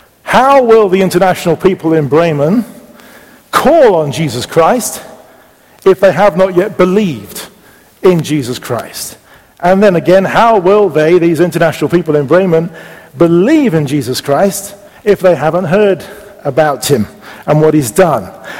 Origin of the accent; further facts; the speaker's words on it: England, United Kingdom; my home country of England.